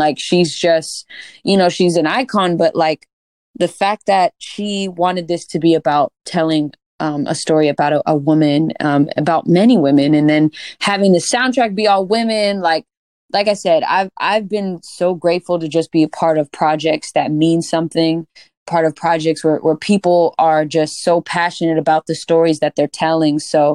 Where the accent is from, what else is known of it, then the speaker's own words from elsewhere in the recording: California, United States; We're two Black and Filipino artists from the Bay, and we do two different things, you know?